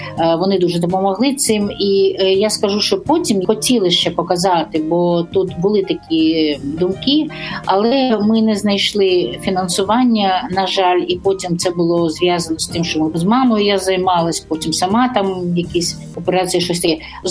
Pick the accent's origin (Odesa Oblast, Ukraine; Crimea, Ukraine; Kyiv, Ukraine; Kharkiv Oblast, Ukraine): Odesa Oblast, Ukraine; Odesa; born there; тому що я народилася в Одесі.